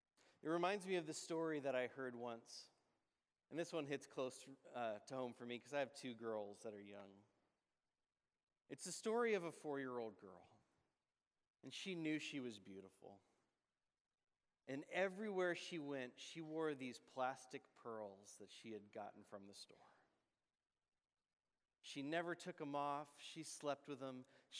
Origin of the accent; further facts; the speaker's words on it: California, United States; also born or lived in Los Angeles; To be honest, 9 years in Los Angeles, I wasn't a city boy. I'm from Northern California, more of a suburban guy myself.